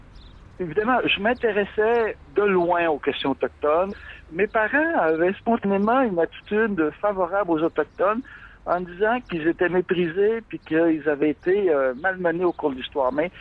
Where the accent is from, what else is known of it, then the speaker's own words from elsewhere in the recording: Montreal, Quebec, Canada; Je suis de l'est de Montréal, je suis originaire de Tétrouville.